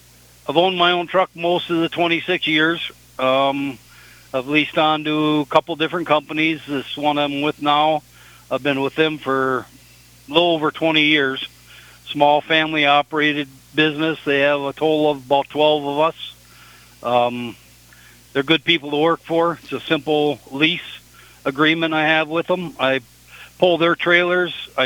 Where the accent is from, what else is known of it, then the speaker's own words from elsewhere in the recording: Madison, United States; Yep, I grew up in Madison.